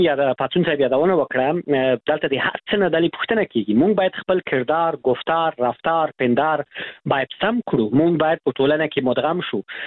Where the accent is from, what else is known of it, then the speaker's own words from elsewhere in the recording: Afghanistan; شرمېږم چې وایم زه د افغانستان یم.